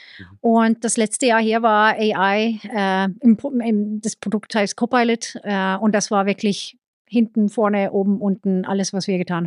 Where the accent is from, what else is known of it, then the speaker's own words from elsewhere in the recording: Sweden; German is a second language; now in Germany; wer sich wundert über meinen Akzent, ich komme aus Schweden, kam 92 nach Deutschland